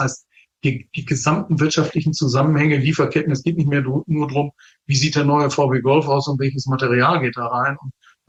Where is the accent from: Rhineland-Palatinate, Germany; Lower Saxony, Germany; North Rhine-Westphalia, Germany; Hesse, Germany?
Lower Saxony, Germany; ich komme aus Niedersachsen von der holländischen Grenze, aus einem ganz kleinen Ort.